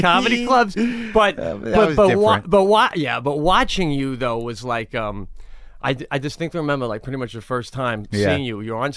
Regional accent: New York, United States; Long Island.

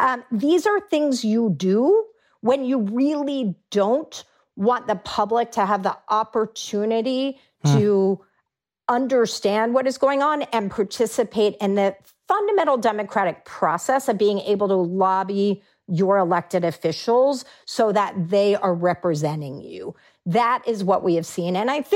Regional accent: Texas, United States; just like in my home state of Texas

